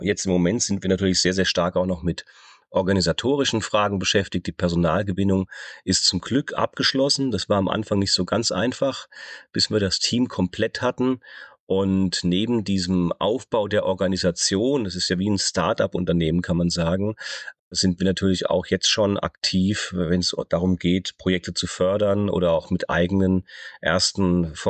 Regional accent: Mainz, Rhineland-Palatinate, Germany; bin dann wieder in meine Heimatstadt Mainz zurückgekehrt

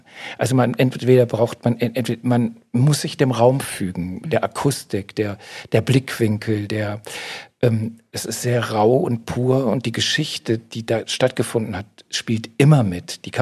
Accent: Mülheim an der Ruhr, North Rhine-Westphalia, Germany; moved away; Ja, also im Ruhrgebiet, ich komme aus dem Ruhrgebiet, aus Mühlheim an der Ruhr. Darum habe ich eine große Affinität zu Industriebauten, weil ich auch aus einer Stahlarbeiterfamilie komme.

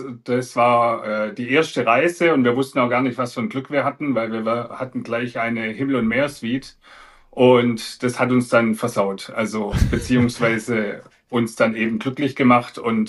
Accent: Fellbach, Baden-Württemberg, Germany; accent: Swabian; Ja, also ich komme hier aus Fellbach, das ist in der Nähe von dem von Stuttgart und das ist so ein Weinbaugebiet und man hört ja auch ein bisschen, dass ich halt der Schwab bin. Also ich rede normalerweise nicht ganz so schwäbisch, aber so ein bisschen kommt immer ein bisschen raus.

